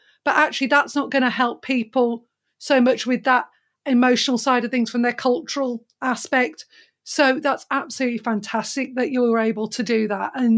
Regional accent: Birmingham, West Midlands, United Kingdom; And I told you that I'm from the Birmingham area. And I came across a lot of different cultures and diversities.

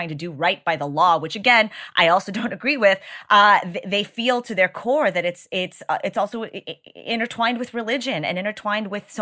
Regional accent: Texas, United States; As a Texan, it's so frustrating to hear this.

